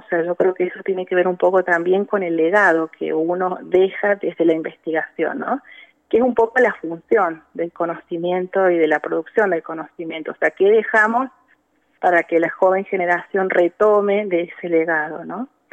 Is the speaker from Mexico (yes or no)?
no; Argentina; Nos pasó a nosotros como argentinos, ¿no?